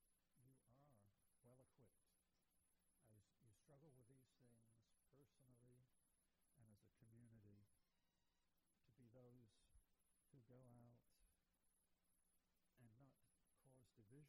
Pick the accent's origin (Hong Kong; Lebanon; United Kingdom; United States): United Kingdom; England; moved away; as I was growing up in England, first of all, and then here, I began to be very hopeful